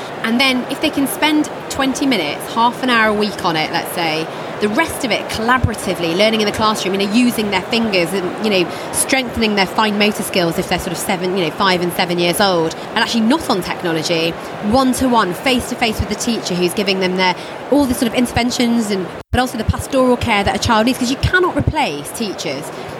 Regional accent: United Kingdom; I care about Britain, I'm British, and I want all kids to be on

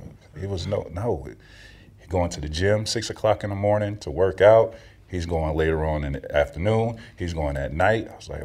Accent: Florida, United States; I grew up in Central Florida, and, you know, it was one way in, one way out where I grew up. One of the most drug infested neighborhoods in Central Florida where I grew up.

